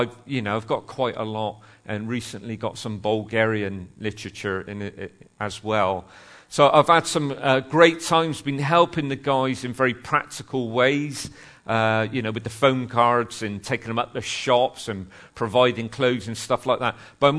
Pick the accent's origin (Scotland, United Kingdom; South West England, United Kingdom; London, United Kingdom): South West England, United Kingdom; Bristol; I come from South Bristol. We don't speak the Queen's English.